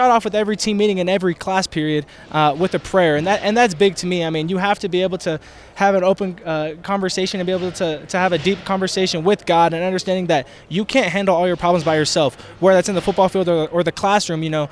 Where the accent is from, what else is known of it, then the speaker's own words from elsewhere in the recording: Arizona, United States; I'm from Arizona, so it's a super quick flight.